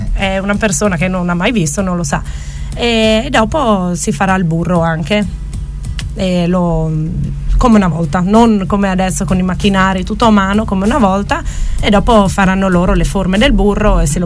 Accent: Fusea, Friuli-Venezia Giulia, Italy; Io sono di Fusea, una volta Fusea, ogni famiglia, come dappertutto in Carnia, penso, aveva la sua mucca

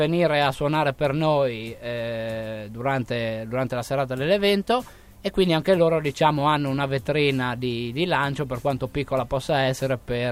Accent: Tolmezzo, Friuli-Venezia Giulia, Italy; mi presento come vengo da Tolmezzo, non da Udine

